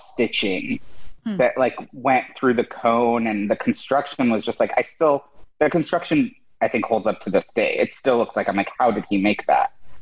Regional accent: San Diego, California, United States; growing up in San Diego, which is like grungy, like grew up going to like rock concerts

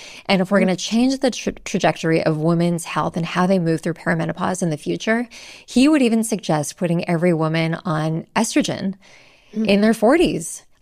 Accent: Canada; now in United States; I'm Canadian, so this is like a completely different ballgame coming to the US and looking for doctors here.

